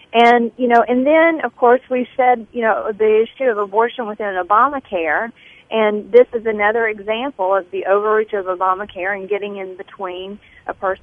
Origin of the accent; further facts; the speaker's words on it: United States; we are American patriots. I mean, like, we love our country